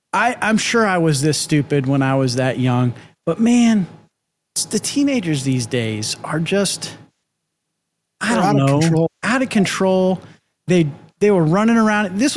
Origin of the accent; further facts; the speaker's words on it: Florida, United States; I don't really like the beach because I grew up in Florida.